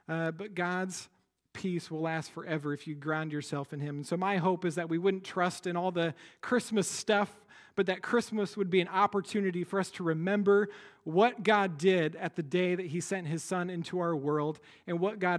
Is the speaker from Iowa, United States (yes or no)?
yes; Iowa, United States; now in New Jersey, United States; Like, I'm from Iowa, and so I'm kind of used to that.